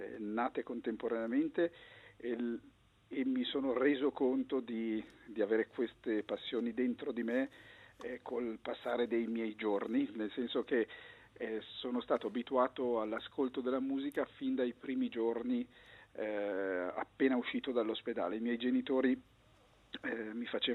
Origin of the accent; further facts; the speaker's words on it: Lombardy, Italy; Io vengo dal Lago di Como, quindi all'epoca per recarsi a Lecco bisognava fare un lungo viaggio in macchina